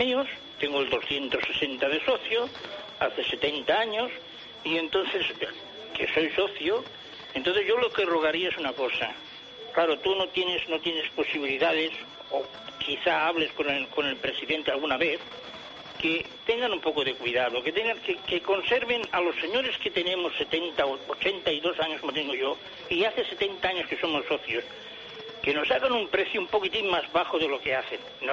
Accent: Catalonia, Spain; Para que vean que también sabemos hablar catalán y somos catalanes.

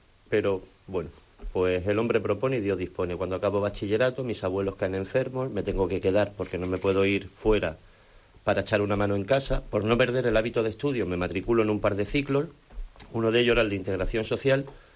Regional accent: Almería, Andalusia, Spain; Soy de aquí, de Almería. Tengo 37 años.

